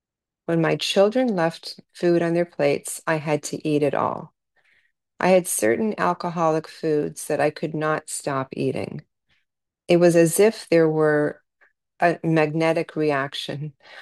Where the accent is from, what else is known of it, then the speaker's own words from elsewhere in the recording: Toronto, Ontario, Canada; born there; I was born in 1961 in Toronto.